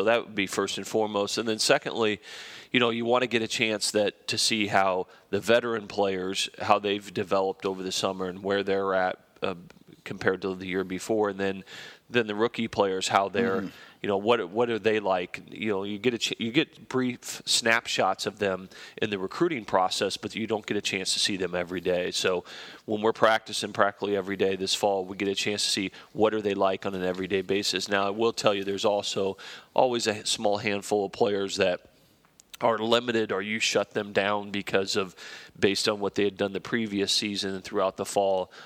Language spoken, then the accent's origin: English; Council Bluffs, Iowa, United States; We followed the Kansas City Royals. Kansas City was just a couple hours south of us, and so that was our team.